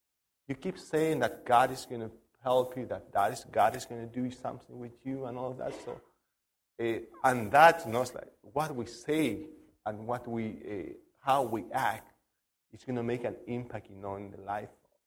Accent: Chile; I'm from Alabama. I'm from Chile.

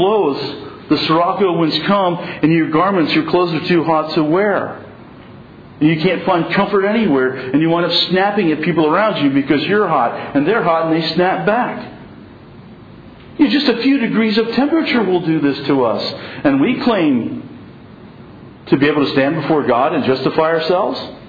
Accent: Pennsylvania, United States; now in Southern California, United States; You know, I'm from Pennsylvania. I know storms, and we don't have too many of them here in Southern California.

